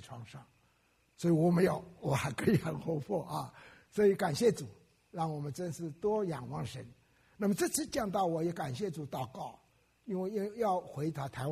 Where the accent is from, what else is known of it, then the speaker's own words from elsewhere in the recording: Wenzhou, Zhejiang, China; now in United States; 清明节4月5号要到我的老家温州去为我们的先人先父母的墓地去扫墓。我想应该是时候了，因为我到美国来刚刚今四月为止刚刚30年到美国来